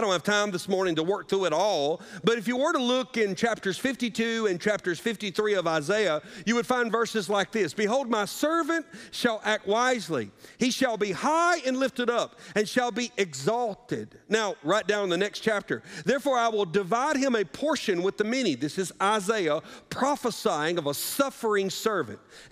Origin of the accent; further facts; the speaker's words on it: Southern United States, United States; You can do one of two things as a Southerner.